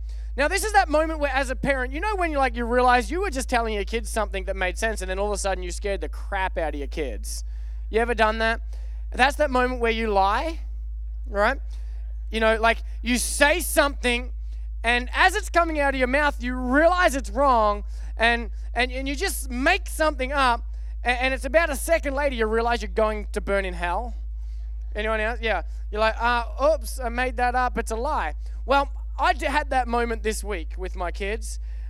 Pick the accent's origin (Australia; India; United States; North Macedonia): Australia; Now, I'm from Australia, and in Australia, the only thing that gets to have the title camping is if you have a tent